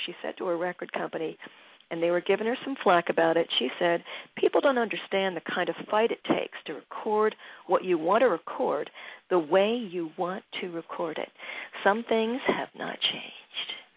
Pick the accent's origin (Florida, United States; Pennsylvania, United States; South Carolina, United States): Pennsylvania, United States; Philadelphia; just played at the Keswick in my hometown of Philly, and he did really well.